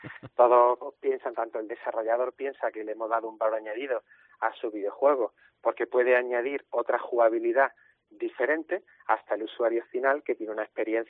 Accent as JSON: {"language": "Spanish", "town": "Málaga", "region": "Andalusia", "country": "Spain", "said": "somos malagueños, somos andaluces y españoles."}